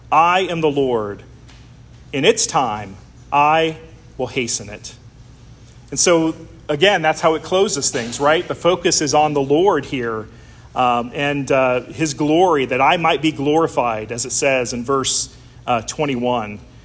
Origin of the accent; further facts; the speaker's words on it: United States; As an American, I can become so used to the way we do things, right?